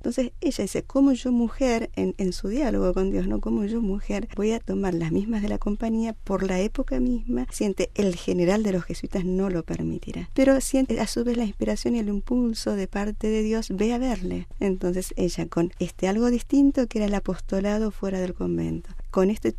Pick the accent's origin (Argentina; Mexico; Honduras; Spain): Argentina; Yo soy de América Latina, específicamente de Argentina.